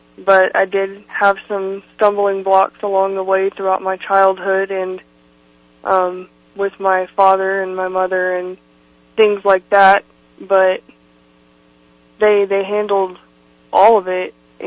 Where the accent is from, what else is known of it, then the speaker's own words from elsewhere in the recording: Bethany, Oklahoma, United States; I was raised in Bethany, Oklahoma. I'm 20 years old currently